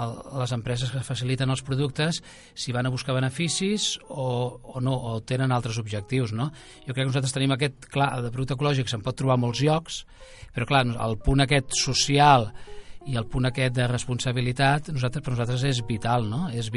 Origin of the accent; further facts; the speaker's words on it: Barcelona, Catalonia, Spain; d'unes 10-12 famílies molt conscienciades que érem de Nou Barris, som de Nou Barris